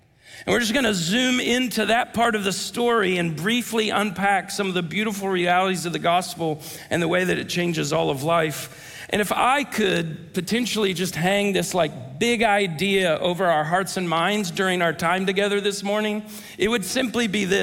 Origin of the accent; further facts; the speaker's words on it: Ohio, United States; We moved from Ohio, where I grew up, and where we were living and doing ministry at the time.